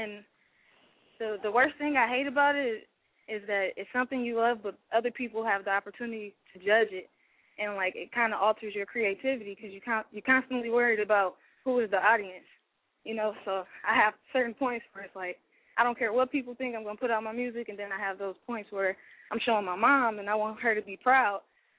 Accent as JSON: {"language": "English", "region": "California", "country": "United States", "said": "Well, I'm from the Bay, so I really want to work with, like"}